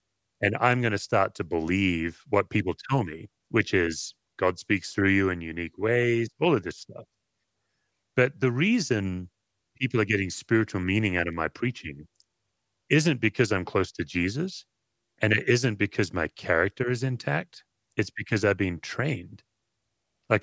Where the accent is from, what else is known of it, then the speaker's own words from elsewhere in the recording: Australia; Like, I'm an Aussie, and we Australians actually, we work hard to make you believe that we're laid back and relaxed.